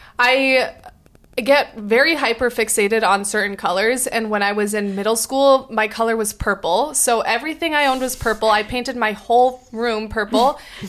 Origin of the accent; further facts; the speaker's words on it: Portland, Oregon, United States; I mean, I grew up in Portland, and so thrifting was also a huge thing there.